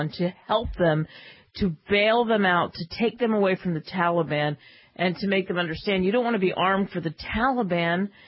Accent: United States; And it's so infuriating because, to me, as an American, the pictures are clear.

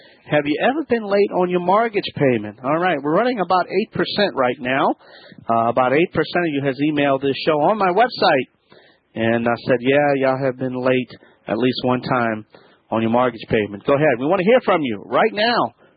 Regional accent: Louisiana, United States; I'm the Cajun man from the Bayou Land, Louisiana bred and Louisiana born. That's right, and I'm proud of my heritage. And I am the Cajun man.

